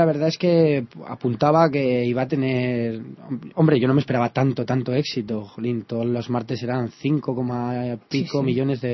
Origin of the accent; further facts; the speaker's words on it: Pinto, Community of Madrid, Spain; now in Madrid, Spain; vivo en Madrid, lo que pasa que sí, me he criado en Pinto y hasta hace muy poco vivía en Pinto.